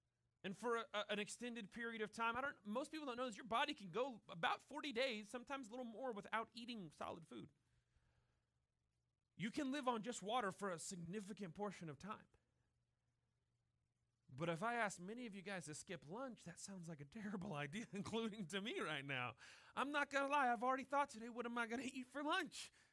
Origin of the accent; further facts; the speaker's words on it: Deep South, United States; Guys, I grew up in the Deep South. We did the exact opposite of this.